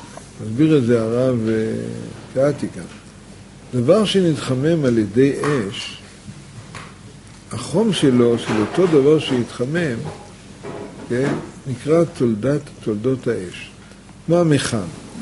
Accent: Holon, Tel Aviv District, Israel; אני בילדותי, אני גרתי בחולון.

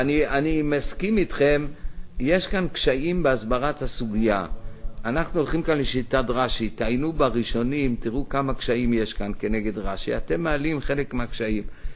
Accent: Jerusalem, Jerusalem District, Israel; אנחנו גדלנו כאן בירושלים

